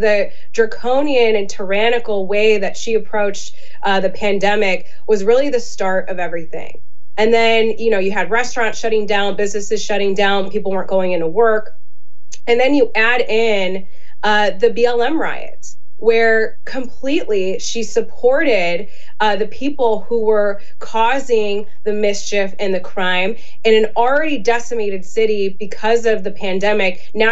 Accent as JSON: {"language": "English", "region": "Illinois", "country": "United States", "said": "But look, we're from Illinois. Vote early, vote often, and the Windy City are our two favorites."}